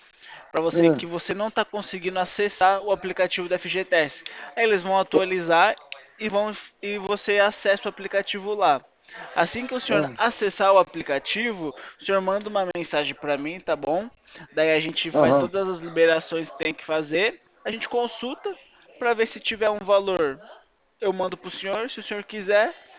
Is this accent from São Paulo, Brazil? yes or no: yes; Atibaia, São Paulo, Brazil; Eu sou daqui do estado de São Paulo, aqui na cidade de Atibaia, interior, sou interior. Que a gente fala porta, porteira, portão.